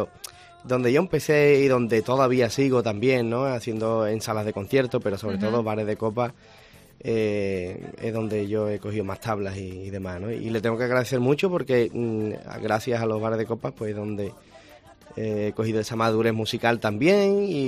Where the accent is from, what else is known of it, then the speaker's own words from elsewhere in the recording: Utrera, Andalusia, Spain; muchos parecidos por allí de mi tierra, de Utrera, por Sevilla también, por sus pueblos, alrededores.